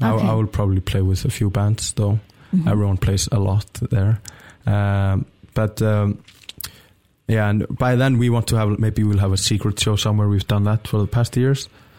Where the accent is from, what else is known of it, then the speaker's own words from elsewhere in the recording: Iceland; accent: Icelandic; And my accent is crazy strong, an Icelandic accent, you know.